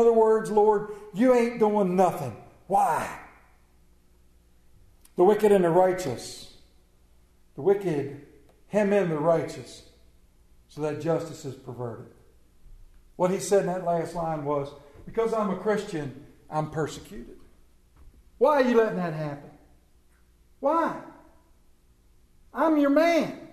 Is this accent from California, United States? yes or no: yes; California, United States; born there; And although I was born in California and I'm a diehard Anaheim Angels fan, I felt compelled to root for the home team, the Red Sox.